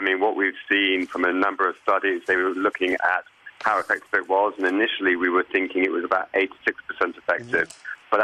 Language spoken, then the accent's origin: English; England, United Kingdom; In my home country of England, we have a trial which is ongoing at the moment